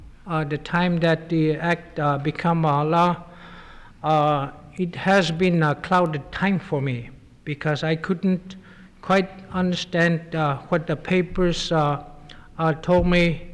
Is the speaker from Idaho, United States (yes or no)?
no; Guihluk, Alaska, United States; Mr. Thomas Berger … I'm from Guihluk.